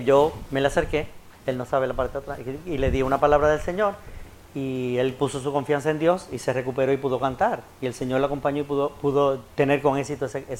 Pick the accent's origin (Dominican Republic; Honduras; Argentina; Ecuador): Dominican Republic; moved away; Cuando nos fuimos de aquí, de República Dominicana, yo ese día decidí ingresar a mi mamá, que estaba muy enferma.